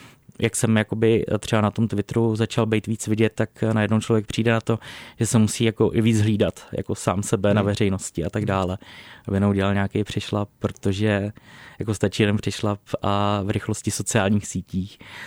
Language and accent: Czech; Tetín, Central Bohemian Region, Czechia; Od malička v Tetíně. Pak jsem byl chvilku v Hradci Králové, bydlel s přítelem asi 2 roky a pak jsme zjistili, že prostě ta vesnice a ten Tetín je pro nás jako asi lepší místo